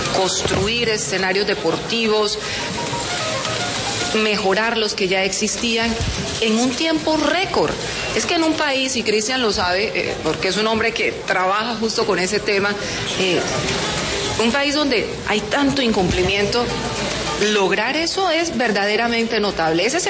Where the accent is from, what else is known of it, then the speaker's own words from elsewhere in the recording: Barranquilla, Atlántico, Colombia; eso es lo que uno lo llena de orgullo como barranquillero, como colombiano